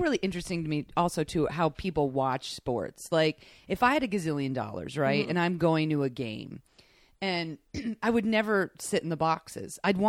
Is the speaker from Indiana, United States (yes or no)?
no; New York, United States; also born or lived in New England; New England, where I grew up in New York and New England